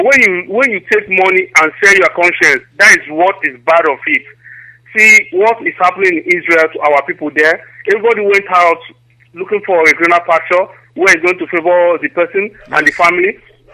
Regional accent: Delta, Nigeria; I'm from Delta Igbo.

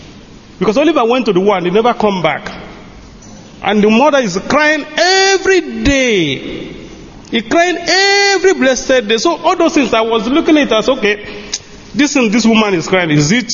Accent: Lagos, Nigeria; moved away; I grew up in Lagos.

